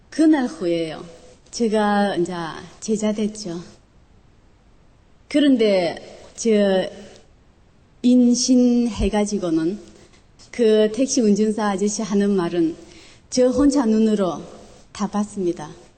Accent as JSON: {"language": "Korean", "region": "Busan", "country": "South Korea", "tie": "born or raised there", "second_language": "Korean", "said": "오늘 저는 내 고향 부산에서 또 이 아름다운 한국말로 가지고 여기서 이렇게 우리 사부님을 이렇게 얘기하니까 정말로 기쁩니다. 여긴 내 고향인데요."}